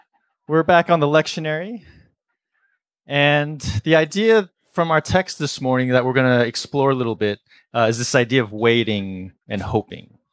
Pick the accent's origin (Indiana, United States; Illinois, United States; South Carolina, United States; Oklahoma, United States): Illinois, United States; Chicago; So I grew up, I was born and raised in Chicago.